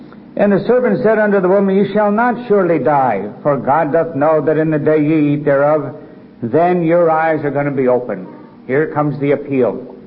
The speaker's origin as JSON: {"language": "English", "town": "Merchantville", "region": "New Jersey", "country": "United States", "tie": "born or raised there", "said": "She and her father and mother, and we grew up in Merchantville, New Jersey."}